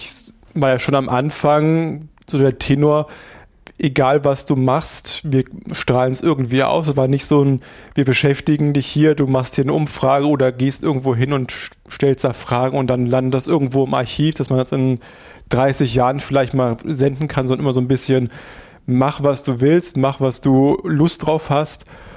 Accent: Erfurt, Thuringia, Germany; weil ich komme hier aus Erfurt.

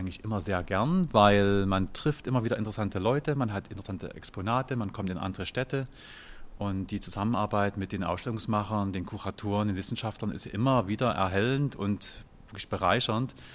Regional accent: Dresden, Saxony, Germany; also born or lived in Radebeul; Nee, ich bin in Dresden aufgewachsen, bin in Radebeul geboren.

